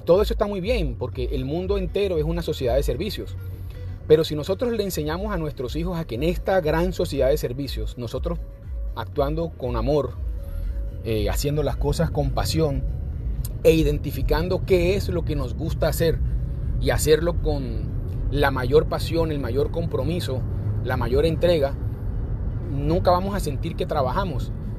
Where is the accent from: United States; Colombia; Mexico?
Colombia; soy colombiano